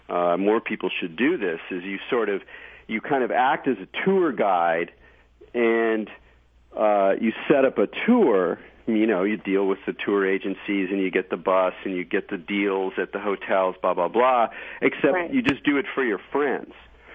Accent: California, United States; You know, as a Californian

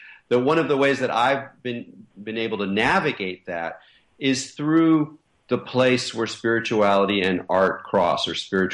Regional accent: California, United States; I'm a man, I'm a Californian, I'm 47 years old

